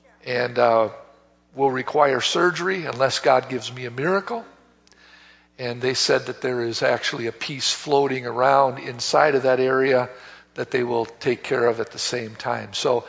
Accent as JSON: {"language": "English", "town": "Oak Creek", "region": "Wisconsin", "country": "United States", "tie": "born or raised there", "also_born_or_lived": "Milwaukee", "said": "I was born in Milwaukee and raised in Oak Creek"}